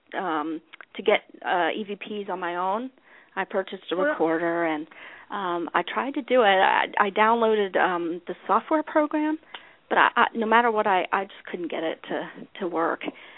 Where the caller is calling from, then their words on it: Ohio, United States; Hi, John. … I'm from Ohio.